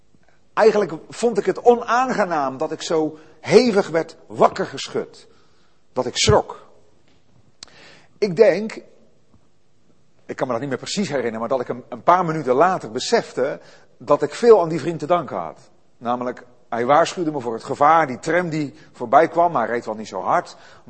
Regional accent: Zeeland, Netherlands; born there; En ik ben geboren in Zeeland op het platteland. Nou, daar heb je wel treinen, maar geen metro's en trams.

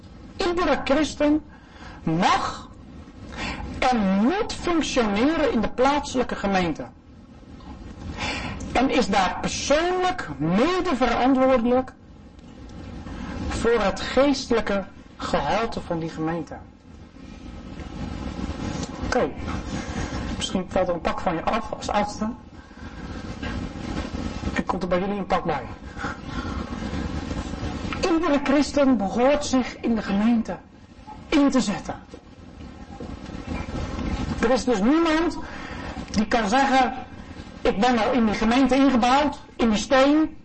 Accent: South Holland, Netherlands; En ik kom uit de buurt van Rotterdam. En daar is het hele drassige grond.

